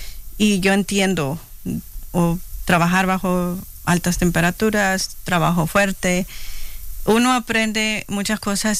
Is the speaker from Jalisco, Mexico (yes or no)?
no; Oaxaca, Mexico; moved away; Yo soy mexicana también, del estado de Oaxaca. Yo vine igual hace como 20 años a este país.